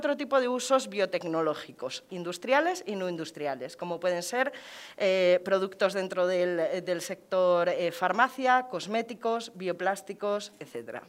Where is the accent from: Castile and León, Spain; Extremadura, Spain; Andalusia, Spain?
Castile and León, Spain; Salamanca; también por el orgullo que siento como salmantina de poder estar aquí